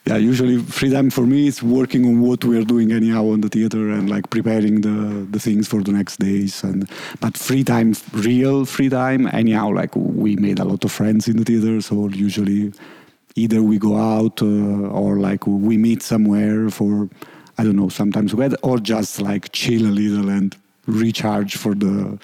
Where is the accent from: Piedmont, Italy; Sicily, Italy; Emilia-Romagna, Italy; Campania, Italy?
Campania, Italy; Naples; I'm from Napoli in South Italy.